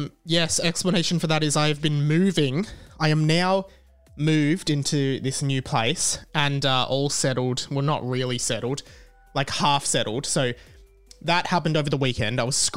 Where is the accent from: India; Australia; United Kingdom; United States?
Australia; accent: Australian; which may be you, like, interpreting my Australian accent.